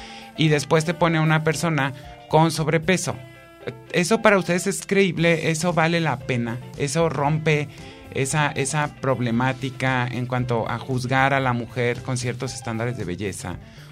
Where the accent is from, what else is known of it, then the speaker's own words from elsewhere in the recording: Mexico; Para nosotros los como mexicanos, es que así me criaron.